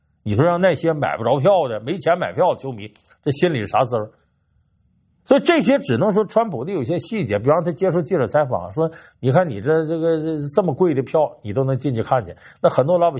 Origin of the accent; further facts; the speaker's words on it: China; 其实这个事儿，作为中国人来讲，我们很长时间也在探讨